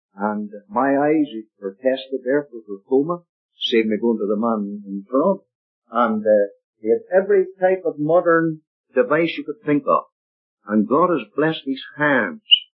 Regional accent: Canada; I was the only Canadian in. And he says, "Are you a Canadian?" I said, "Yes, I'm a Canadian. Full-blooded Canadian."

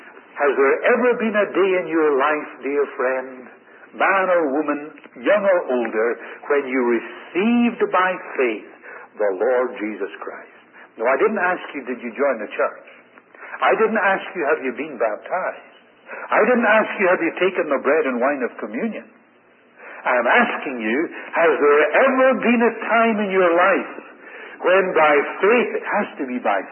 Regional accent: Scotland, United Kingdom; accent: Scottish; He looked up in surprise, I suppose because of my Scottish accent.

